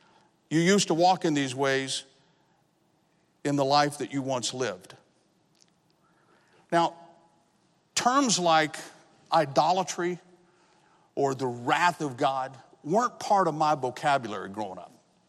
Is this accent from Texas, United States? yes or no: yes; Texas, United States; I grew up in South Texas, so watermelons were plenty.